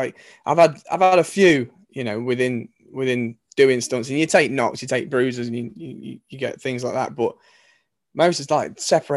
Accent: East Midlands, United Kingdom; to be able to shoot it around Derbyshire and around my hometown, and it was brilliant, yeah.

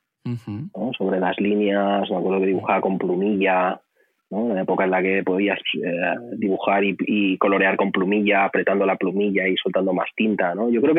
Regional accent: Vilassar de Mar, Catalonia, Spain; Yo soy de Vilassar de Mar.

